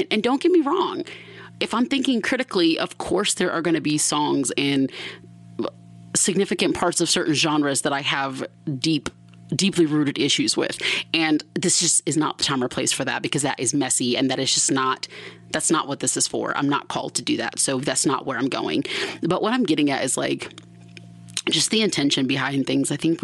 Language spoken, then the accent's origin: English; Lithonia, Georgia, United States; under the name … which is the small town I grew up in Georgia.